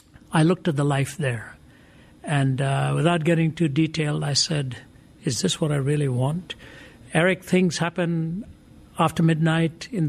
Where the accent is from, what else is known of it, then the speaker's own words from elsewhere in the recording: India; now in Canada; we used to be introduced as two Indian natives who have arrived here in Canada whenever we were introduced in church.